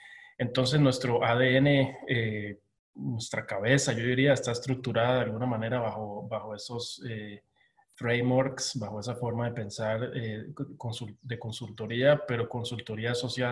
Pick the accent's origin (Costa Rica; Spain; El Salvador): Costa Rica; pero como estoy en mi país estoy tomándome muy buen café de altura, con una prensa francesa y toda la sofisticación correspondiente de un buen café. Entonces, si en Buenos Aires te comerías una buena carne y buen vino, en Costa Rica te tomas un buen café.